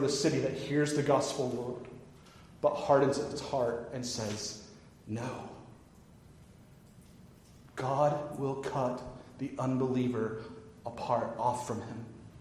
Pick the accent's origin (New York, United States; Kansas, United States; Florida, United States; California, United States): Kansas, United States; I remind you, I grew up in Kansas. I don't speak French.